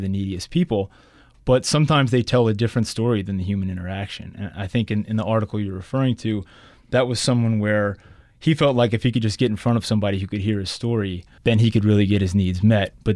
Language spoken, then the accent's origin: English; Metairie, Louisiana, United States; I grew up in Metairie. I had no experience in Central City or Holly Grove or any places like that.